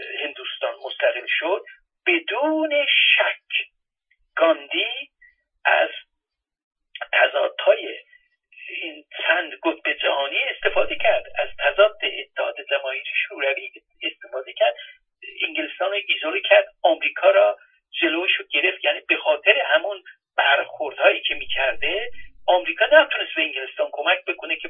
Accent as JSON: {"language": "Persian", "country": "Iran", "said": "من به عنوان یک ایرانی اینو مطرح میکنم."}